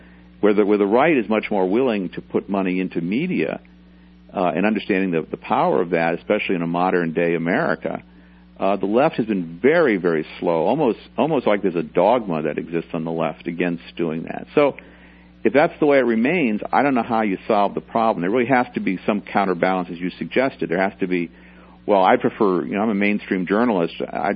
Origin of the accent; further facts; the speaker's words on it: United States; but I still, as an American citizen and as a journalist, I don't like it.